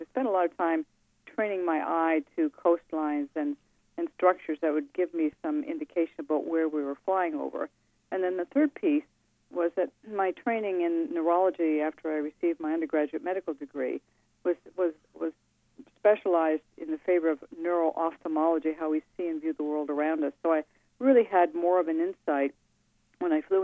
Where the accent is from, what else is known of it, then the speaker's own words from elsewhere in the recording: Canada; as a Canadian, even though I spent a lot of my time in the States